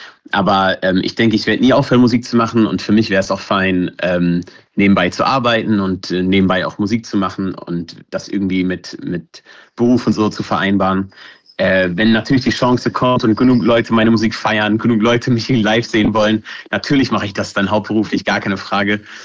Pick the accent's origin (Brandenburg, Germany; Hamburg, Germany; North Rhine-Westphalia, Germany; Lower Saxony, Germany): Lower Saxony, Germany; Hameln; das ist so meine Heimat, meine Freunde, meine Familie, die sind daher und ich hatte halt eine sehr gute Zeit, ich war auf dem Schiller-Gymnasium, ich hatte tolle Musiklehrer und das macht für mich so Hameln aus.